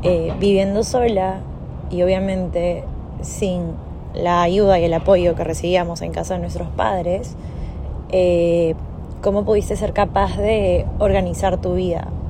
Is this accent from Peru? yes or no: yes; Peru; now in New York, United States; tengo 26 años y soy de Perú. Vivo actualmente en New York, en Manhattan.